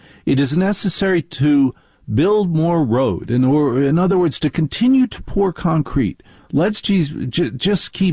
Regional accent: New York, United States; Now, as a New Yorker, I am offended at the thought of anything but sausage and mushrooms on a pizza.

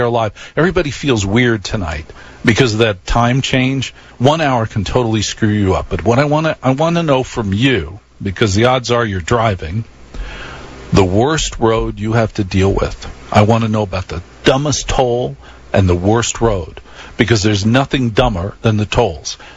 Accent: Maplewood, New Jersey, United States; I grew up in Maplewood, New Jersey. One road of it borders Newark. There's no way in hell I would ever say I'm from Newark.

